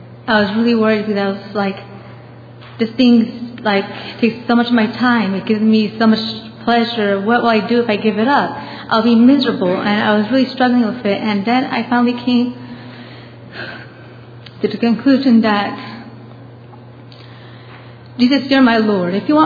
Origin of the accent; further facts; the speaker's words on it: California, United States; from California